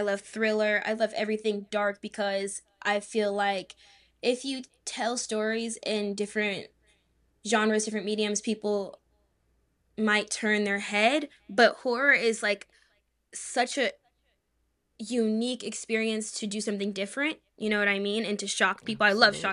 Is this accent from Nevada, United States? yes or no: yes; Las Vegas, Nevada, United States; Thank you. I'm from Las Vegas, and I am now a freshman at the Howard University.